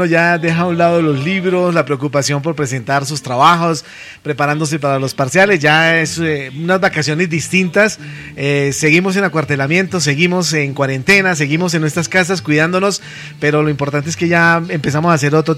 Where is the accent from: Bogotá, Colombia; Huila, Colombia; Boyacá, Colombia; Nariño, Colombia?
Huila, Colombia; Garzón; Soy colombiano, de Garzón y Collazos.